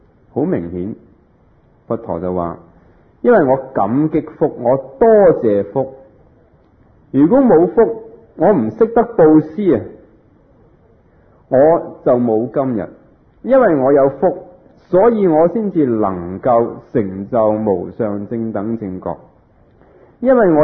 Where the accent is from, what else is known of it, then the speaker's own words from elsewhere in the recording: Hong Kong; 我们香港人经常都有句说话